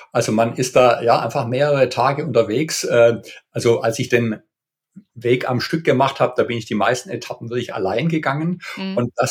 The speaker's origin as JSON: {"language": "German", "town": "Freudenstadt", "region": "Baden-Württemberg", "country": "Germany", "tie": "born or raised there", "also_born_or_lived": "Hamburg", "said": "ich bin in Freudenstadt im Nordschwarzwald aufgewachsen, habe bis zum Abitur eben dort gelebt. Mhm. Und ich habe dann ja als Journalist über 20 Jahre in Hamburg gelebt und gearbeitet."}